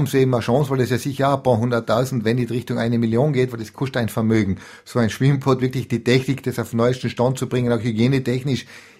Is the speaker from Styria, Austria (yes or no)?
no; Nikolsdorf, Tyrol, Austria; Ich bin aus Nikolsdorf